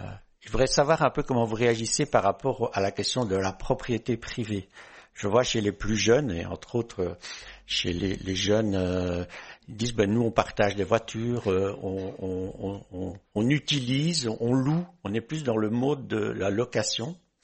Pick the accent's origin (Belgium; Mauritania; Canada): Belgium; un exemple qui me revient de Belgique, puisque je suis belge